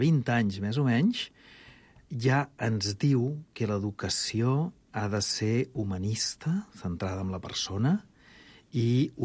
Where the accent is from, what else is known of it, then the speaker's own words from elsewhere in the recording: Catalonia, Spain; O sigui que com a catalans i gent de parla catalana, doncs tenim un gran repte.